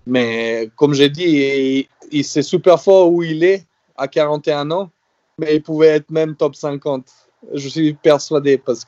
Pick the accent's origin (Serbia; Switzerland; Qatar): Serbia; now in France; Moi, j'avais ça quand j'étais jeune, quand j'étais en Serbie.